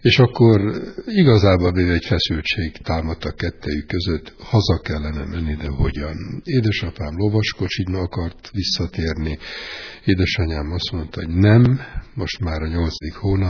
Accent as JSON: {"language": "Hungarian", "town": "Sopron", "region": "Győr-Moson-Sopron", "country": "Hungary", "said": "Soproniak vagyunk, és ez érdekes módon mind gondolkodásomat, karakteremet biztosan, hogy meghatározza. Szüleim soproniak, édesanyám negyed Iziglen, városlakó, édesapám még Győrből kerültek, mert nagyapám katona volt, apai nagypapa."}